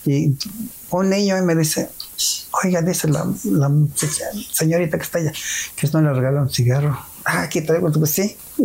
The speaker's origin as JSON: {"language": "Spanish", "town": "Chiconcuac", "region": "State of Mexico", "country": "Mexico", "said": "No, pues que soy de Chiconcua."}